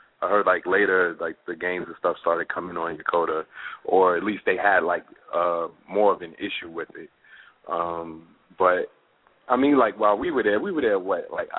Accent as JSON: {"language": "English", "town": "Brooklyn", "region": "New York", "country": "United States", "said": "Yeah, and I'm from Brevoort Projects in Brooklyn, which is where … all are from."}